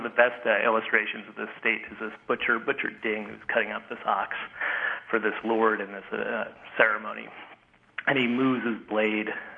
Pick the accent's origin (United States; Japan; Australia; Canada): Canada; there's not a whole lot of us up here because it's kind of cold.